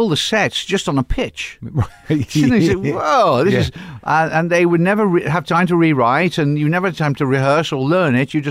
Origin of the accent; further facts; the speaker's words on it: England, United Kingdom; I'm English. I'll take anything that's going.